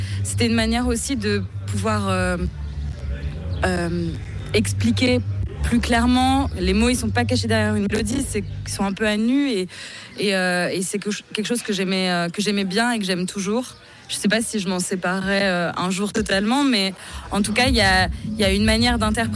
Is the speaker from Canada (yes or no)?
no; Switzerland; now in Paris, France; je leur dis non, je suis suisse.